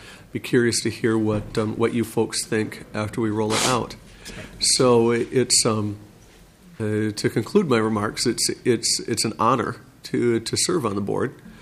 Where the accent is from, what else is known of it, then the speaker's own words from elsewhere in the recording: Minnesota, United States; My background is I grew up in Minnesota. I went to Hamline University undergrad and at William Mitchell Law School.